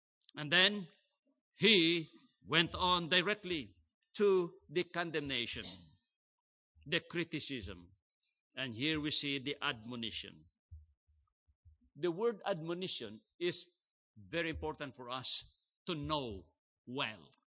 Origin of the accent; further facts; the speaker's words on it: Philippines; now in Toronto, Canada; When we came way back 1981 from the Philippines